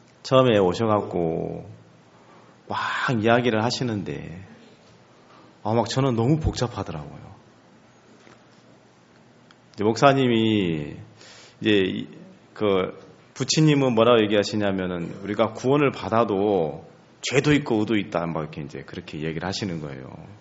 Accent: Suncheon, South Jeolla, South Korea; born there; 제가 전라남도 숭주군 별량면 죽산리 화산에서 태어났습니다. 요즘은 이제 바뀌어서 이제 숭주군이 아니고 순천시로 들어갔던데

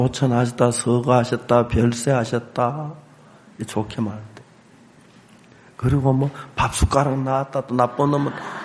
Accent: Gyeongsang, South Korea; 사실 제 아내는 서울서 자랐고 저는 경상도서 자랐기 때문에 우리가 식성이 안 맞았어요.

